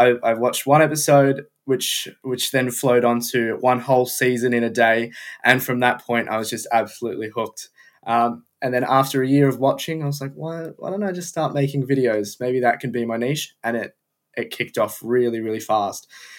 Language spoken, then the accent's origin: English; Melbourne, Victoria, Australia; No, I'm not from down in these ends. I'm from Melbourne, Australia, the place that hosts the Australian Grand Prix, which is very exciting.